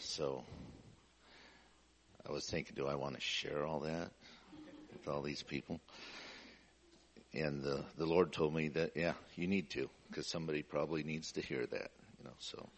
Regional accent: Astoria, United States; I was born and baptized in Astoria, raised in Astoria, with a short stint 1 year in the first grade in Swinson.

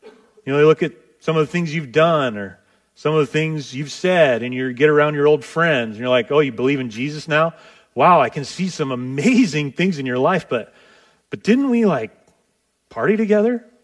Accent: Seaside, Oregon, United States; I grew up in Seaside. You know, we're out here in Astoria

